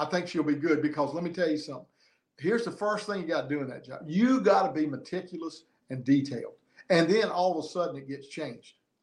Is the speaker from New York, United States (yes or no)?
no; New Bern, North Carolina, United States; I'm from New Bern